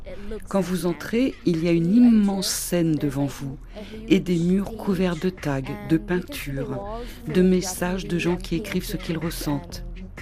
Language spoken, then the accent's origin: French; Lebanon; J'ai 20 ans, je suis libanaise